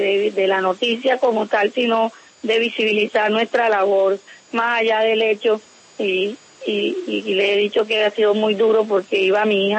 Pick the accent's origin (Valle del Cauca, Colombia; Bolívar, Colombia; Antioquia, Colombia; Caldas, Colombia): Bolívar, Colombia; San Juan Nepomuceno; Yo nací en San Juan de Pomuceno, Bolívar. Aquí soy y aquí he venido ejerciendo mi liderazgo.